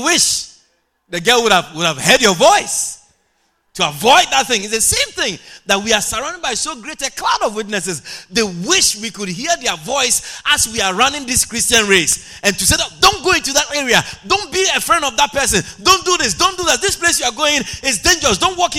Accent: Ghana; When I was growing up in Ghana

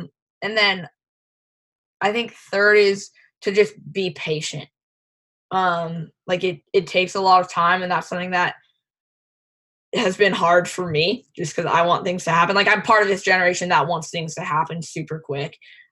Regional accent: San Diego, California, United States; Like, he was from Cleveland. I'm from San Diego. Very different sort of cultural backgrounds in that point.

